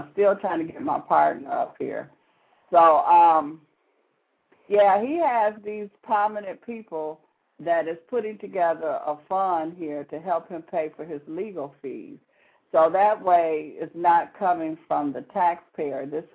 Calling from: Detroit, Michigan, United States; I'm calling from Detroit, Michigan

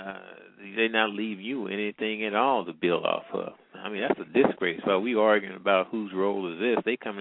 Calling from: Midwest, United States; I'm calling from the Midwest.

